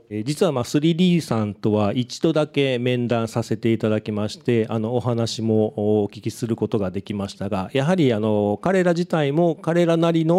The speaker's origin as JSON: {"language": "Japanese", "region": "Osaka", "country": "Japan", "said": "大阪人として"}